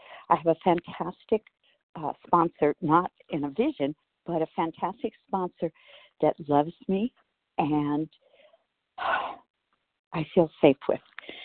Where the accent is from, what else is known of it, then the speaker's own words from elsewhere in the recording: Arizona, United States; Hi, this is … I'm from Arizona, and I am practicing being part of.